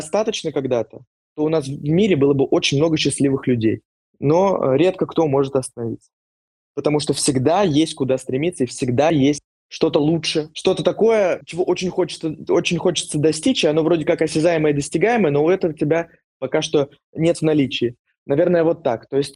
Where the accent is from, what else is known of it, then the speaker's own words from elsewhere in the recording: Vladimir, Vladimir Oblast, Russia; Я когда уехал из Владимира, я начал общаться с разными московскими, питерскими ребятами.